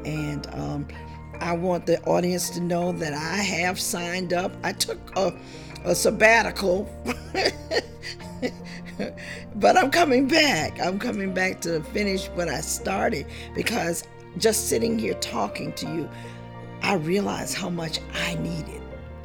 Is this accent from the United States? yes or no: yes; Savannah, Georgia, United States; I know that we are heard all across the globe, but I'm proud that you're from my hometown, Savannah, Georgia.